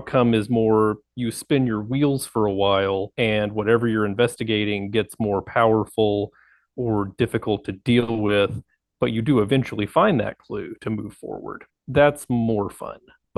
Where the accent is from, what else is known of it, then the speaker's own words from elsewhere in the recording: Texas, United States; As a Texan, I approve this message.